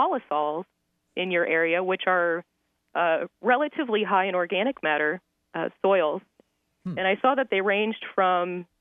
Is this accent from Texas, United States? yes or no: no; Iowa, United States; now in Miami, United States; I'm born and raised in Iowa. And so I spent many years experiencing snow.